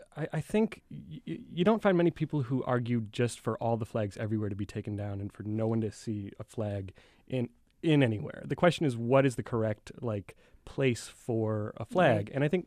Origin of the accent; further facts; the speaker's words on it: Chicago, Illinois, United States; I grew up in Chicago my entire life. I think that it's safe to say that I had a pretty northern perspective on the flag